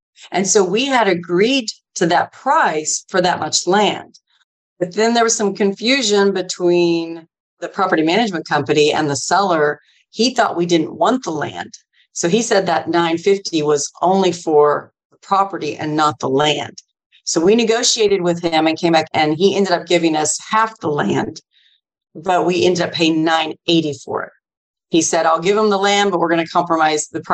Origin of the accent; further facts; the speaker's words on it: Oklahoma, United States; I'm from Oklahoma. It's a thing.